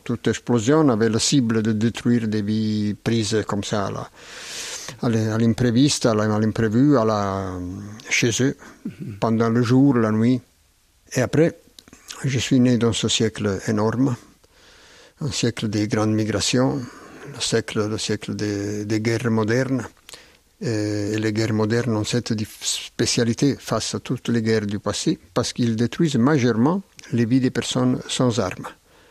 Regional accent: Naples, Campania, Italy; first language Neapolitan; French is a second language; moved away as an adult; Napoli, c'est ma ville natale. Et là où je suis grandi jusqu'à 18 ans. Et c'est une ville qui m'a donné ma langue maternelle, qui est le napolitain

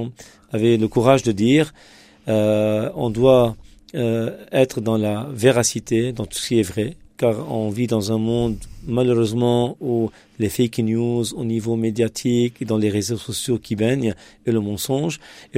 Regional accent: Lebanon; D'accord, donc je viens du Liban, c'est un pays francophone, mais dans un monde arabe. Et en même temps, je fais partie de la communauté des pères antonins

